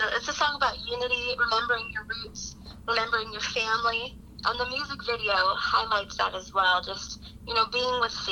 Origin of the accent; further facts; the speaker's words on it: Kansas, United States; And I say, "Oh, I'm from Southwest Kansas."